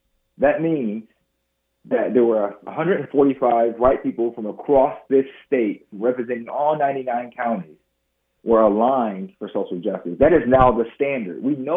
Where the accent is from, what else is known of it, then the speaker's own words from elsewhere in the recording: Waterloo, Iowa, United States; as a young black man, who I believe my experiences growing up in Waterloo and going to school in the lab school enabled me to sit at that table with the governor